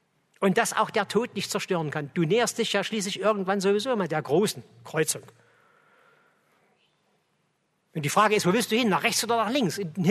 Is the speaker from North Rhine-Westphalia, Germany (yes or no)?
no; Chemnitz, Saxony, Germany